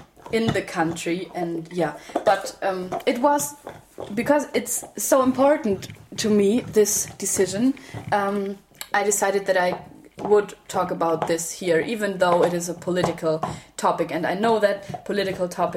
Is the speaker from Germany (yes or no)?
yes; Germany; English is a second language; Because I'm from Germany